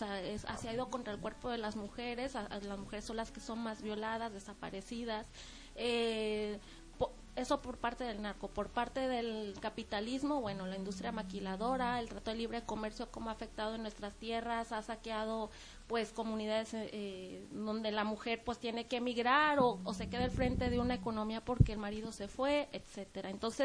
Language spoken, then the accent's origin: Spanish; Mexico; en el caso mío, que soy de México